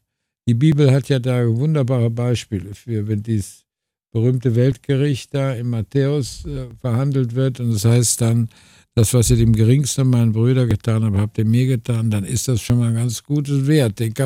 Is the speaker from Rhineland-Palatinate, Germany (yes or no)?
no; Cologne, North Rhine-Westphalia, Germany; ein paar schöne Texte über meine Kindheit hier in Köln